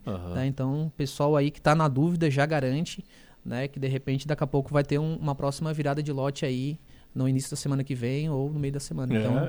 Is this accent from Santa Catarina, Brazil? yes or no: yes; Cocal do Sul, Santa Catarina, Brazil; Eu sou de Cocal, não tô nem em Criciúma e não tô nem em Uruçanga.